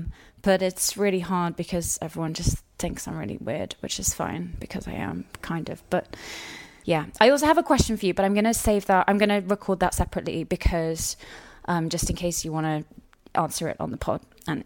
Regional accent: United Kingdom; I mean, I'm British, so, you know, we're super, super prudy about everything.

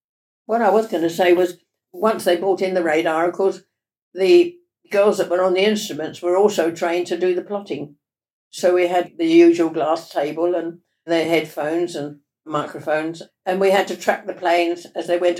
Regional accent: Ilford, London, United Kingdom; born there; I was born in Ilford in Essex.

